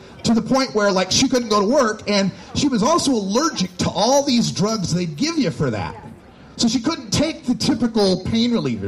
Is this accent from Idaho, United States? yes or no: yes; Nampa, Idaho, United States; born there; I was born in Nampa, Idaho, some 49 years ago, and change.